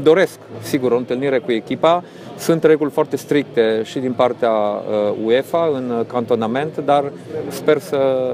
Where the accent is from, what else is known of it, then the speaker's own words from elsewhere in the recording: Romania; e o cinste, e o onoare pentru mine, în primul rând, ca și român